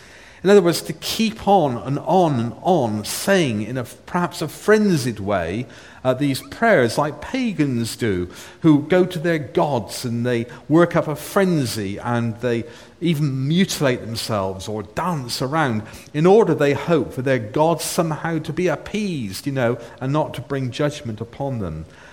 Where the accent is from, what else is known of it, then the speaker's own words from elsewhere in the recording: Bristol, South West England, United Kingdom; I'm from Bristol area, so you always pick up my accent when I speak to you.